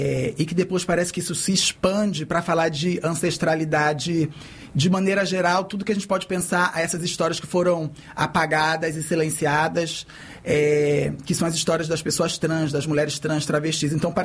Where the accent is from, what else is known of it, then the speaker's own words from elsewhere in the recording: Belém, Pará, Brazil; now in Salvador, Brazil; Belém é a minha cidade natal, é onde o meu espírito decidiu nascer. E Salvador é a minha segunda casa, é onde o meu espírito decidiu recomeçar essa vida, né?